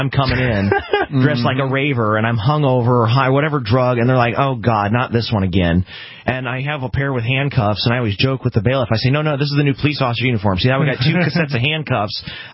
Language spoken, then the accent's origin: English; Illinois, United States; Because I am from Illinois. I have an Illinois-plated vehicle.